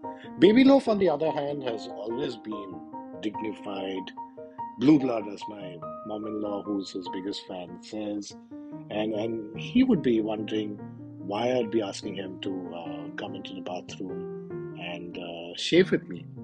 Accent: India; But come on, we are Indian parents. How can we not overfeed our babies?

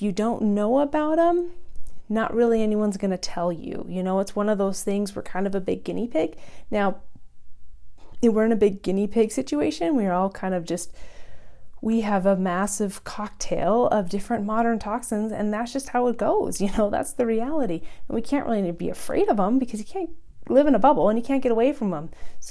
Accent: California, United States; I was from California. We do fine with salads and produce and this kind of thing.

